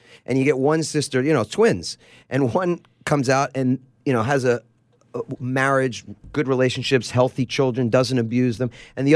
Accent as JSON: {"language": "English", "region": "New York", "country": "United States", "tie": "born or raised there", "said": "So even though I grew up in New York, that was my environment."}